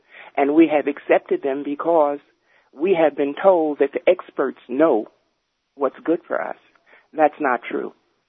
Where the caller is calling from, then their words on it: Roselle, New Jersey, United States; I'm from Roselle, New Jersey.